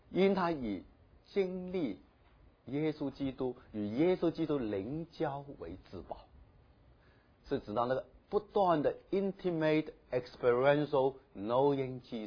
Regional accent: China; 就好像我们中国人说，哎，这个人你放心，我认识他的。

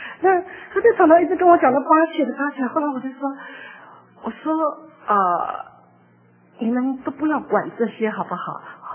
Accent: Taiwan; now in Los Angeles, United States; 那我从台湾来我只带了几千块

